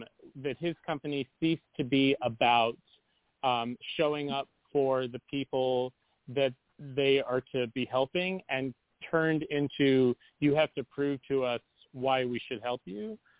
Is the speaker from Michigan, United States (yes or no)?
no; Charlotte, North Carolina, United States; You know, it's Charlotte's a pretty major metropolitan city in the Southeast. So I did get a very urban upbringing.